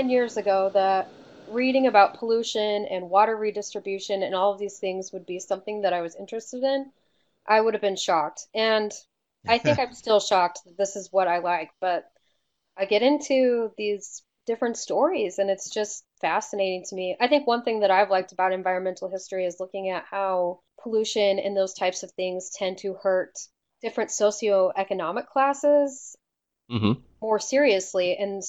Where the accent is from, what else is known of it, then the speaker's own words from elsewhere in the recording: Idaho, United States; I always felt growing up in Idaho that there wasn't a lot of history there.